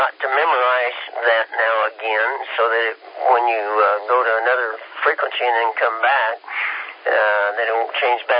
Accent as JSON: {"language": "English", "region": "Kansas", "country": "United States", "said": "I'm from Kansas originally, about 12 or so years ago"}